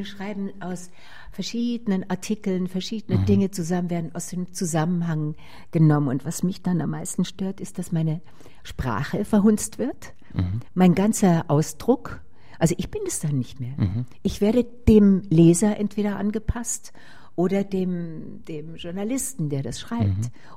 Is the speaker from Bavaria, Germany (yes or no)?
yes; Burghausen, Bavaria, Germany; born there; Also ich bin ja in Burghausen geboren, ja.